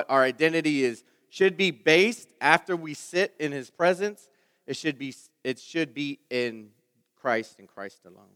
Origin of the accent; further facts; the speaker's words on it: Houston, Texas, United States; We're from Houston. We know what slowing it down looks like.